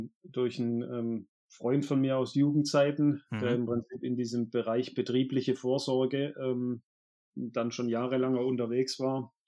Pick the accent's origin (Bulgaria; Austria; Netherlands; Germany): Germany; Baden-Württemberg; Und ich komme aus dem Schwabenland, da weiß man dann auch, wie man mit weniger klarkommt.